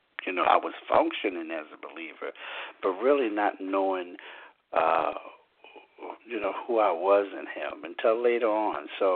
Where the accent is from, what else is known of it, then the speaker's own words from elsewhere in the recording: Pasadena, Maryland, United States; I was born and raised in Pasadena, Maryland, with a loving family.